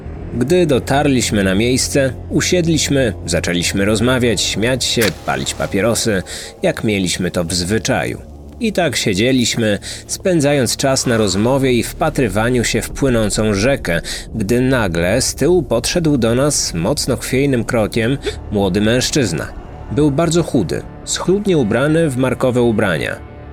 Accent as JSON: {"language": "Polish", "town": "Warsaw", "region": "Masovian Voivodeship", "country": "Poland", "tie": "born or raised there", "said": "pochodzę z Warszawy. Mieszkam na Gocławiu, zaraz obok Wisły."}